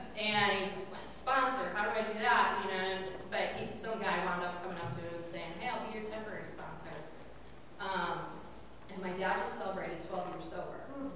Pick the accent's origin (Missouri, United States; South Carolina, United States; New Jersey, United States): Missouri, United States; St. Louis; So I said I grew up in St. Louis, Missouri.